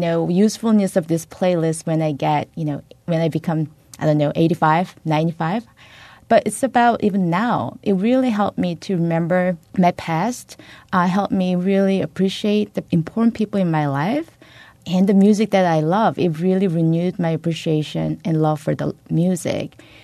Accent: South Korea; my mom would tell me when I was a teenager growing up in South Korea.

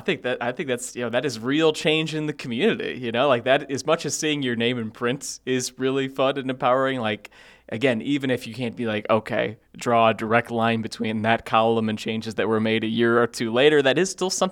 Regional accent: Sandwich, Illinois, United States; Yeah, and I grew up in Sandwich, so even closer.

